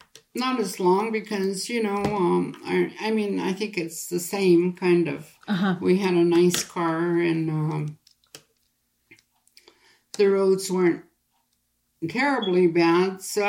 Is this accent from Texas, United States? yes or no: no; Dot Lake, Alaska, United States; as we were kids growing up in Dot Lake, I didn't recall it being as windy as it is today